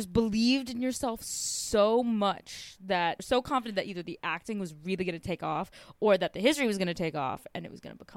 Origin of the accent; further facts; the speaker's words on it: United States; I mean, growing up in the States, you really get the sense